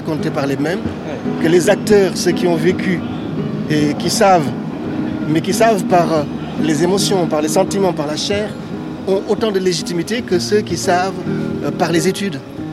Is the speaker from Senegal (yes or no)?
yes; Senegal; moved away as an adult; now in Bordeaux, France; Moi, je suis arrivé du Sénégal en 1996 pour faire des études de sciences politiques à Bordeaux.